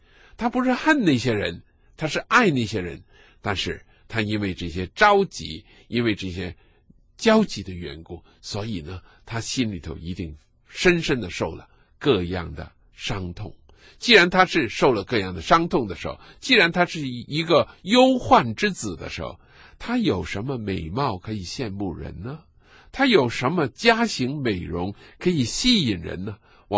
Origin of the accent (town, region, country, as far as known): China